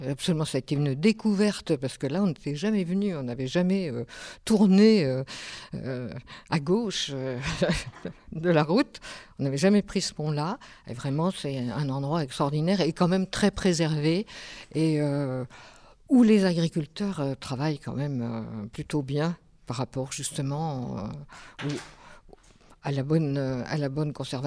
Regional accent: Bourgogne-Franche-Comté, France; Moi, je viens de Bourgogne, je viens des milieux du spectacle

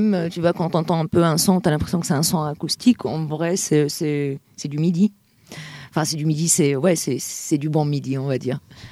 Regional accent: Tunisia; Moi, je viens du nord-ouest de la Tunisie. On a les chants un peu en yodel

